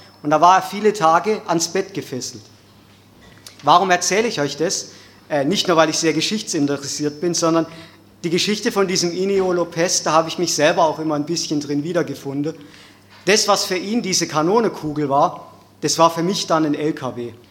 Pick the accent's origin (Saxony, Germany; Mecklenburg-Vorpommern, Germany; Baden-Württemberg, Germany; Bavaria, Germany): Baden-Württemberg, Germany; Ich komme aus Baden, das ist noch weiter westlich in Süddeutschland, fast schon an der Grenze zu Frankreich. Die Erzdiözese ist Freiburg und da bin ich in einem kleinen Dorf mitten im Schwarzwald, ganz entfernt von den großen Städten, bin ich groß geworden mit 3 Brüdern